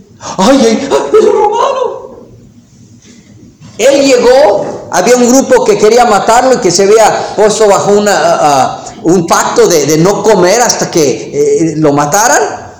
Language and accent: Spanish; United States; Yo soy americano.